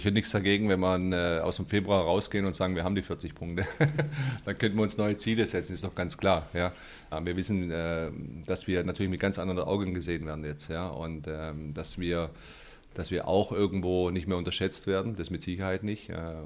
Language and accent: German; Germany; Beide kommen, er kommt aus Kroatien, ich komme halb aus Kroatien, halb aus Slowenien. Beide sind in Deutschland aufgewachsen